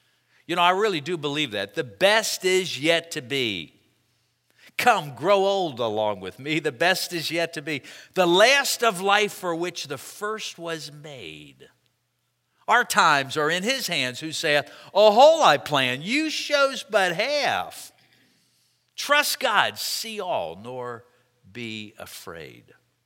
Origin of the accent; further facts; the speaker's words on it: Hershey, Pennsylvania, United States; now in Dallas, United States; I'm a Yankee. I hate to admit it. No, I'm proud to admit it. I'm from Hershey, Pennsylvania.